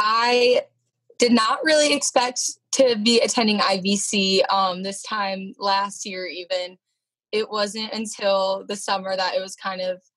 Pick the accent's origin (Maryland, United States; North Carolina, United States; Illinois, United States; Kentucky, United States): Maryland, United States; Hollywood; I am from Hollywood, Maryland.